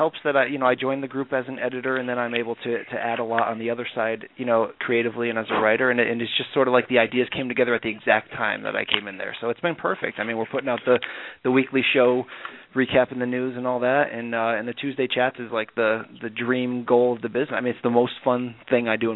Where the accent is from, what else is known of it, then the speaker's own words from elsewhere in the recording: Naugatuck, Connecticut, United States; And I'm from Connecticut. I'm from, you know, the great, well, use great sparingly, but the great working class town of Naugatuck, Connecticut, where you work in a factory if you're lucky